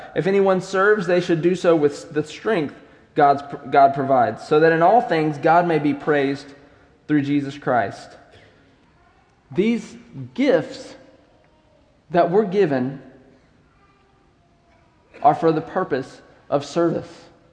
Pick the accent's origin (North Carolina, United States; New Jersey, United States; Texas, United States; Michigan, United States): North Carolina, United States; To go back to my childhood again, I grew up in North Carolina, like I said, and Durham Bulls isn't the only game in town.